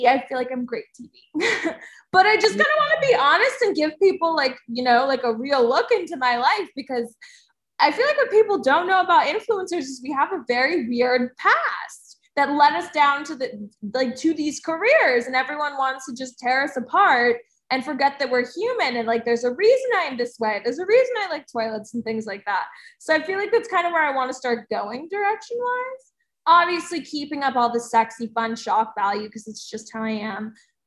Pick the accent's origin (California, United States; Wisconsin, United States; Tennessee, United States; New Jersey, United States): New Jersey, United States; Because I'm from New Jersey and I'm ratchet.